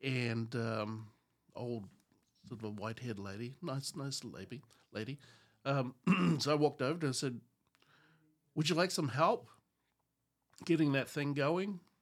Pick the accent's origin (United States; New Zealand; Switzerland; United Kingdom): New Zealand; I'm from New Zealand.